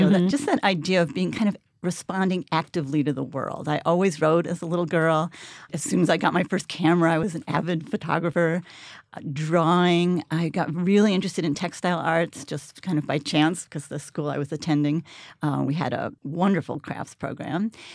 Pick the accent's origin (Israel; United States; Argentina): United States; Poughkeepsie, New York; Where I grew up in Poughkeepsie, New York, there were very few venues for art made by anyone.